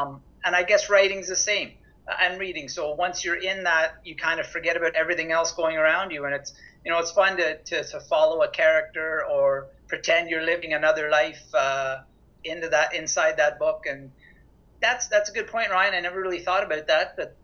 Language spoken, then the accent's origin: English; Canada; growing up in Canada, you basically don't have a choice, to be honest with you. I'm from a small town of about 1,200 people